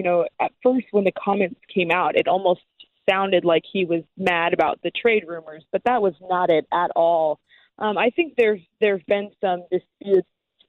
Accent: Colorado, United States; You know, I growing up in Colorado, so there are a lot of Cubs fans who for so long watched the Cubs on WGN before the Rockies were a franchise.

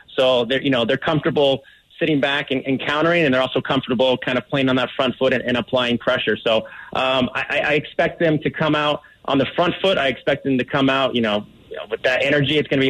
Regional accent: Colorado, United States; I'm from Colorado, and I'll be there at the game today with the Rapids.

